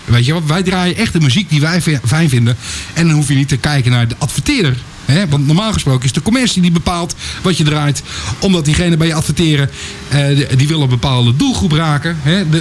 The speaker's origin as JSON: {"language": "Dutch", "region": "North Holland", "country": "Netherlands", "tie": "born or raised there", "moved": "as an adult", "said": "Ik kom uit het Gooi. Oorspronkelijk."}